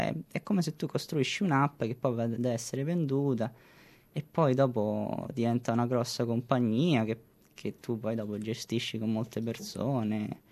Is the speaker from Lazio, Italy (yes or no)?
yes; Rome, Lazio, Italy; moved away as an adult; now in Australia; Ho 24 anni e sono di Roma. Io sono venuto qua in Australia a gennaio del 2014.